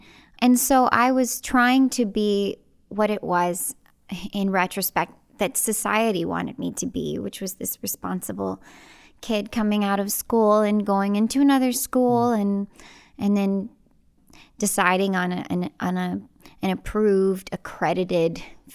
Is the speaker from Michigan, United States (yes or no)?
no; Texas, United States; Right. I'm from Texas.